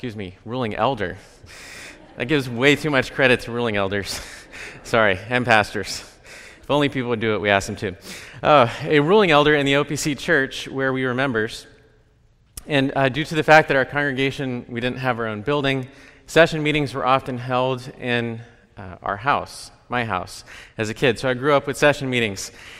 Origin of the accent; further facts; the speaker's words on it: California, United States; I grew up in Southern California, so West Coast is familiar.